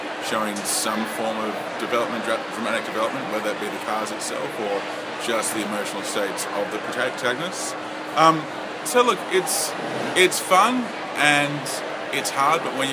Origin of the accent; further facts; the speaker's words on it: Australia; I'm an Australian who's over 30